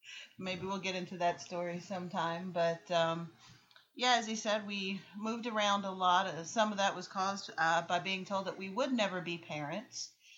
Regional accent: New York, United States; I said, but I'm also from New York, so I would get Madison Square Garden.

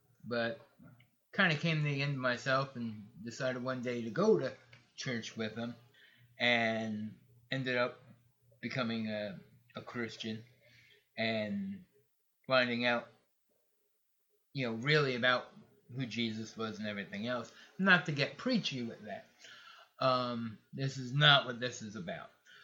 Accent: New York, United States; moved away; also born or lived in Florida; I grew up in New York. Moved to Florida when my mother passed away.

